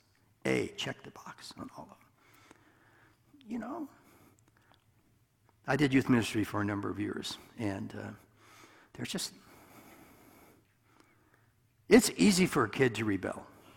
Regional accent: Iowa, United States; And, you know, I'm from Iowa. I went to school in Maryville. We moved to Gower and then St. Joe.

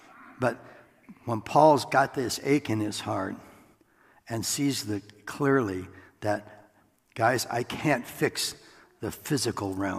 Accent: Iowa, United States; And I grew up in Iowa, everybody looked like me, you know.

